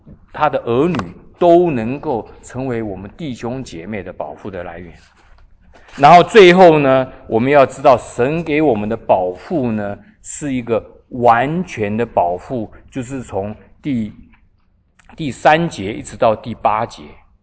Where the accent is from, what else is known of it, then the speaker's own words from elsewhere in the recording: China; 我们中国人观念是这样子啊，我们在那种环境中长大的就是这样子啊